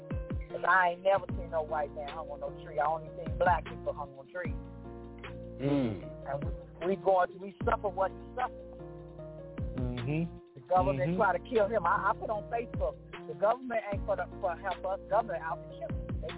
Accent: Philadelphia, Pennsylvania, United States; When we came here from Philadelphia, they had just opened 31 flavors

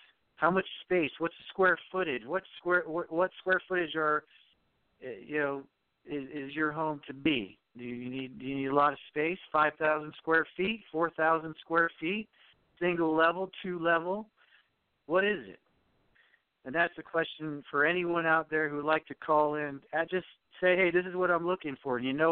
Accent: South Korea; moved away as an adult; my wife and I came from Korea as teachers

